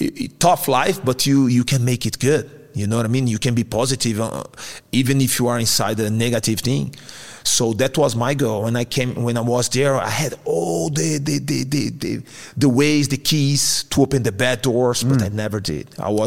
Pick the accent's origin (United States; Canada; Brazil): Brazil; English is a second language; moved away as an adult; man, I came all the way from Brazil. I came here. I had $14 in my pocket, no place to stay.